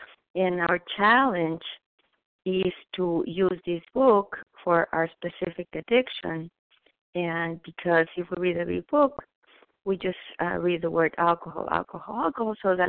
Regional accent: Mexico City, Mexico; So I was raised in Mexico City, and that's the way that I was.

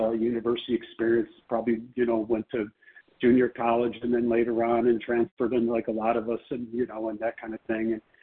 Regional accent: Chicago, Illinois, United States; I'm from Chicago, and I am going to be your host for the presentation today.

